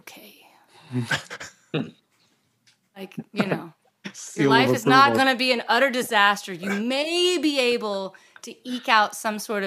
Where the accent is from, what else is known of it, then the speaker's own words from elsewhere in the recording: Dallas, Texas, United States; now in Austin, United States; I am a native Texan, but I grew up in the Dallas area. So I didn't go very far.